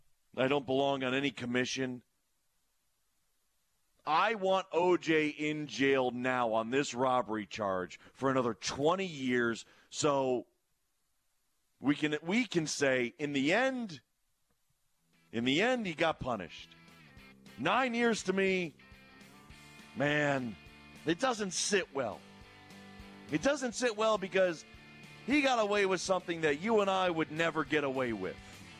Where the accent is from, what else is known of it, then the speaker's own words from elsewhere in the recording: Cleveland, Ohio, United States; The thing is I grew up, I'm from Cleveland, Ohio. So I grew up a Cleveland fan.